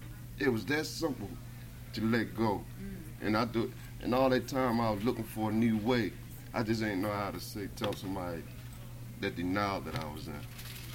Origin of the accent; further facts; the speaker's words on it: Baltimore, Maryland, United States; now in Philadelphia, United States; I'm from Baltimore.